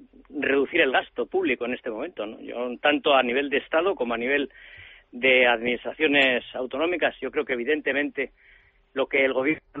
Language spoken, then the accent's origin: Spanish; Spain; yo como español